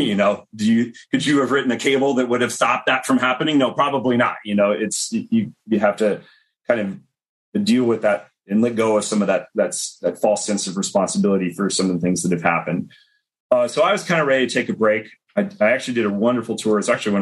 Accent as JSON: {"language": "English", "region": "West Coast", "country": "United States", "tie": "born or raised there", "said": "You know, I grew up on the West Coast, lived on the East Coast."}